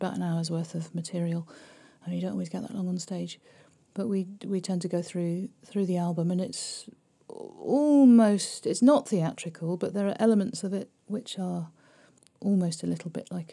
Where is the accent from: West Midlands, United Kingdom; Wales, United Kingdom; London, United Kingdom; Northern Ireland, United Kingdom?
West Midlands, United Kingdom; Birmingham; we found out we both came from Birmingham. So I said, why don't we do an EP about, like, growing up in Birmingham